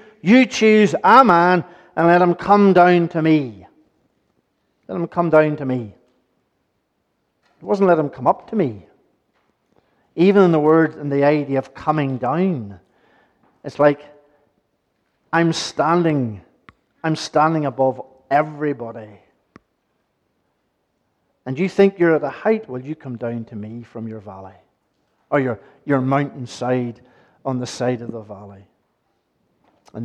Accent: Coleraine, Northern Ireland, United Kingdom; Because I grew up in Colerain, and that was my local paper.

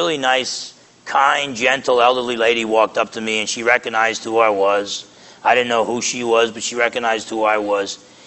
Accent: New Jersey, United States; if I was still as blunt as I used to be growing up in New Jersey

